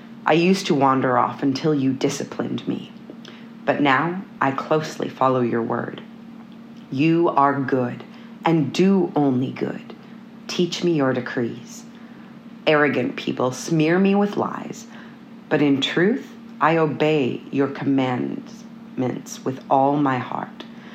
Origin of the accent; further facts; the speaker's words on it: Alexandria, Minnesota, United States; I am from Alexandria, Minnesota.